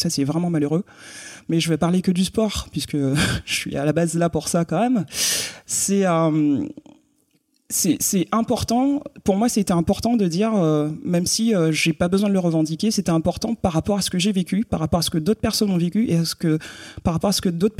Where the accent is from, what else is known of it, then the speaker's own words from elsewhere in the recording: Guadeloupe; moved away as an adult; Donc j'ai quitté la Guadeloupe à 18 ans.